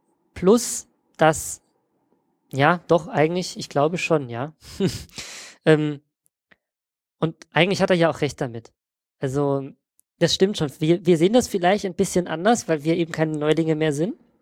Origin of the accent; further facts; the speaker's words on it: Germany; Dann gerade für uns als Deutsche, wir müssten dann in ein Wörterbuch gucken, wie könnte man das auf Englisch formulieren